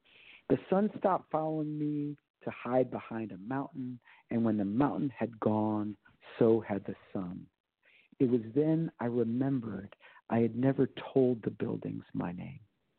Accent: Chicago, Illinois, United States; also born or lived in New York / Philadelphia; Well, I guess I am a Chicago boy. I was born in New York and I was a teenager in Philadelphia. But I'm definitely a Chicago boy, product of the lakefront, being on the lake, and Midwestern friendliness, I would say.

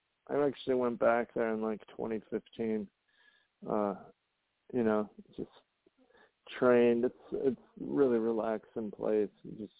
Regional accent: Hammond, Indiana, United States; Me and Terry Martin had a good match in 2002 at the Hammond Civic Center, like my hometown.

